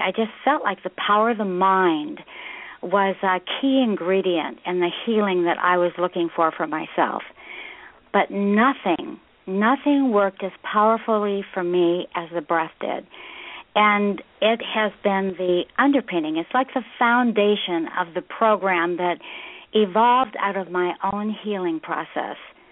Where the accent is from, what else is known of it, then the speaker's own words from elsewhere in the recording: Washington, United States; now in Arizona, United States; No, actually, I grew up in the Northwest, so I'm from the, you know, Seattle area, basically, between Seattle and the Canadian border.